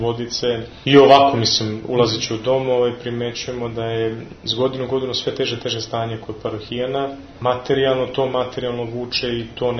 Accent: Belgrade, Serbia; Ja sam beogradsko dete beogradskog asfalta, rođen sam 81. godine, otac mi je inače iz Srema … je poznat u vojvođansko prezime

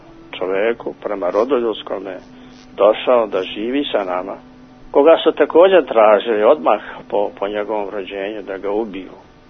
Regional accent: Šumadija and Western Serbia, Serbia; rođen i odrastao u centru Šumadije, u celom mom prostoru, u mome zavičaju, nije bilo nikoga drugoga osim pravoslavnih Srba.

